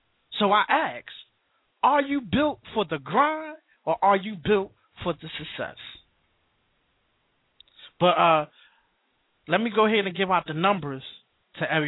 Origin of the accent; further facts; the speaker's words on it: Philadelphia, Pennsylvania, United States; because I'm from Philadelphia. I had my own after-school program down at Waterview Recreation Center.